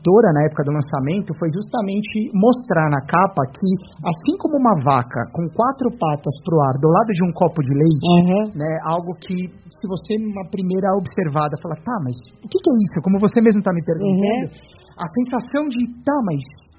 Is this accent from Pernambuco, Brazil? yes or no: no; São Paulo, Brazil; Eu sou de São Paulo